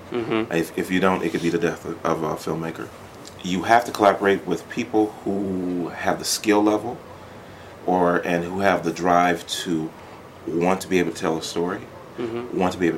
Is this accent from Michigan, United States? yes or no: yes; Detroit, Michigan, United States; I'm from Detroit, so about beyond 20-something years ago, I was doing graphic design.